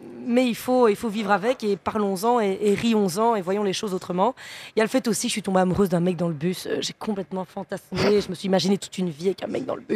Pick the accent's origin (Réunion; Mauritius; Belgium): Belgium; Liège, Wallonia; on est c'est trois Liégeois, donc moi je suis belge d'origine liégeoise.